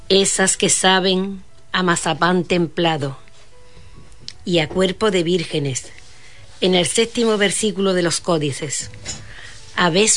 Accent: Villanueva de los Castillejos, Andalusia, Spain; also born or lived in El Almendro; Y decir que soy, como habéis dicho, andevaleña y soy de Villanueva de los Castillejos y del Almendro. De los dos pueblos soy, por parte de padre y de madre.

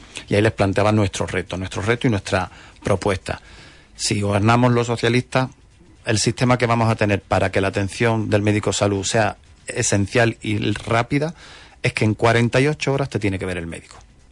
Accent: Andalusia, Spain; para que nosotros gestionemos nuestros intereses como andaluces y andaluzas

